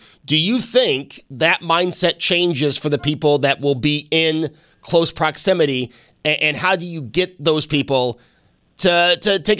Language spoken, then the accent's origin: English; New York, United States; I grew up taking the train. I grew up on Mount Vernon, right? So I took the train everywhere. I mean, we would go down to South Campus Station, go downtown every Sabres game.